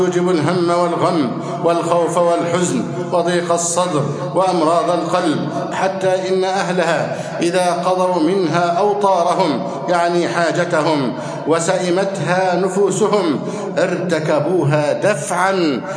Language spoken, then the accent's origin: Arabic; Egypt; اللهم احفظ بلدنا مصر أمناً أماناً، سخاءً رخاءً